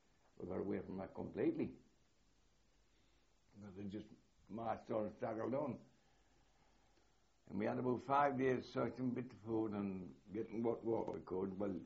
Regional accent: England, United Kingdom; Or if we had, we wouldn't understand the German maps, being English, all right.

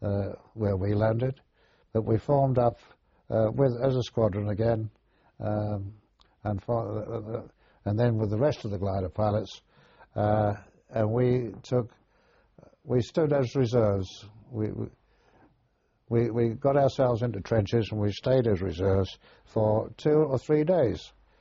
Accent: United Kingdom; I think it was... perhaps it was being British, I don't know.

